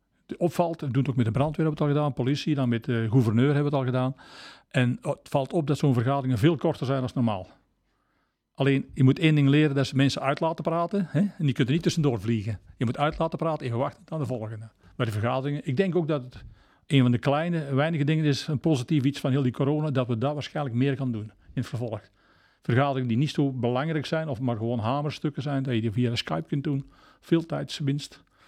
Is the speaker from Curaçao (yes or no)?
no; Belgium; Dus wij in Baarle-Hertog moeten ons eigenlijk daaraan houden.